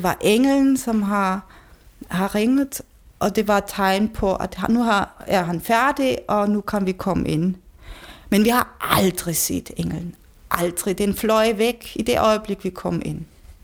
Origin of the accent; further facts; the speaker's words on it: Bavaria, Germany; jeg kommer nu fra Sydtyskland, så jeg kan kun snakke om den region, Bayern.